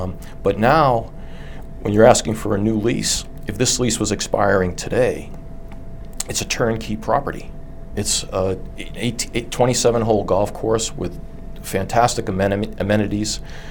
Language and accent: English; Quincy, Massachusetts, United States; I am, Joe, and I grew up in Quincy, and my wife, I've lived most of my life here.